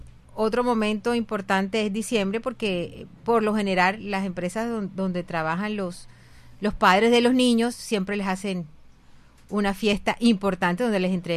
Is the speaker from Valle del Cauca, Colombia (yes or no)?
no; Barranquilla, Atlántico, Colombia; el 45% de los que vivimos aquí somos barranquilleros